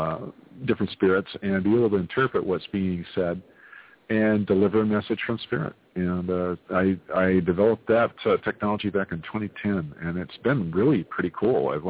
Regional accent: California, United States; I am a medium from Northern California. I live out in the gold country of California.

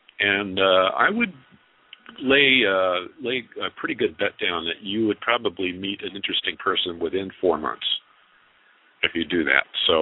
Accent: El Paso, Texas, United States; born there; I was born in El Paso, Texas at William F. Beaumont Army General Hospital at Fort Bliss.

